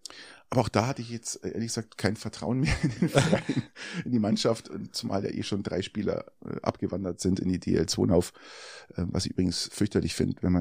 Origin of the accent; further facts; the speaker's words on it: Peiting, Bavaria, Germany; aber ich komme aus Peiting, bin aber heute nicht wegen am Eishockey